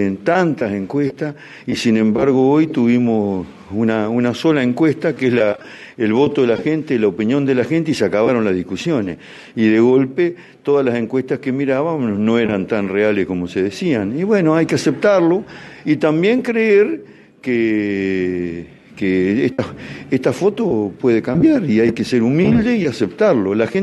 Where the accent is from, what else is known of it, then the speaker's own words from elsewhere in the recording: Concepción del Uruguay, Entre Ríos, Argentina; para quienes, como nosotros, en su gran mayoría somos de Concepción de Uruguay, somos uruguayenses